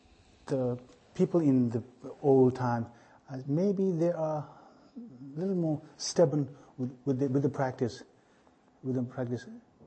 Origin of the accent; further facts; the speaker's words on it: United States; born there; Being American, being born in America